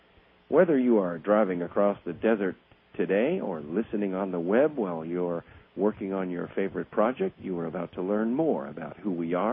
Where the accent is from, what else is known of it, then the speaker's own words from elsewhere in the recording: Scotland, United Kingdom; he grew up in a small town in Scotland, my home country, which by no means is typical.